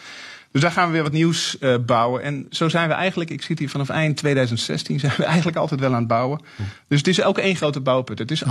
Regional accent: Netherlands; Ik denk dat we daar toch een bijzonder DNA hebben als Nederlanders, een bijzondere aanpak.

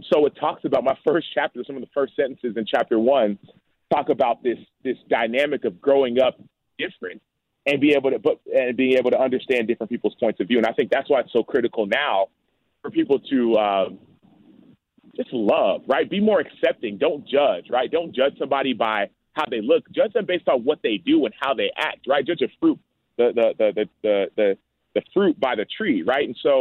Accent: Nigeria; So I grew up in Nigeria. My parents are from Nigeria

